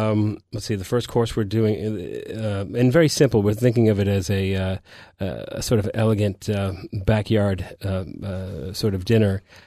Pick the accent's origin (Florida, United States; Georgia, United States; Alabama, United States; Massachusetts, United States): Massachusetts, United States; Boston; I grew up in the Boston area, so I was uh-huh. with family on the Cape, the typical summer.